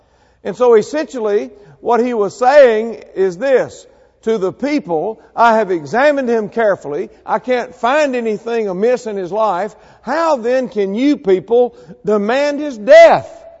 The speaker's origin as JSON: {"language": "English", "region": "Mississippi", "country": "United States", "tie": "born or raised there", "said": "Now, I was raised in North Mississippi. Parchman Prison was southwest of us."}